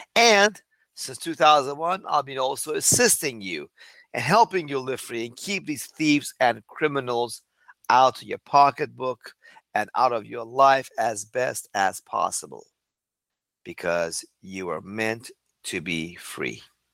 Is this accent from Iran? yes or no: yes; Iran; now in United States; Because I came from Iran in 1977 to the freest country in the world, I was told.